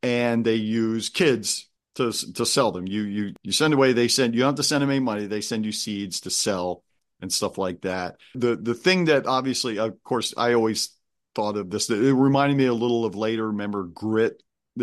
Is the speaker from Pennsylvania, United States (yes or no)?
yes; Lancaster, Pennsylvania, United States; was born and raised in Lancaster, Pennsylvania